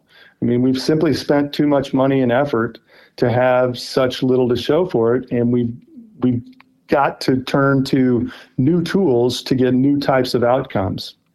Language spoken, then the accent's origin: English; Midwest, United States; I grew up in the Midwest at the confluence of the Illinois, Missouri, and Mississippi systems. And we were the first generation off the farm.